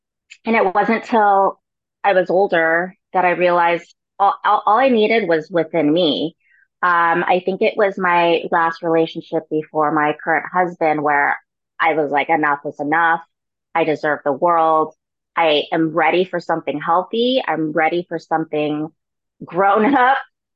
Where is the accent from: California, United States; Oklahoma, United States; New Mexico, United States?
California, United States; To start with my backstory, I grew up in California. My mom was a single mom.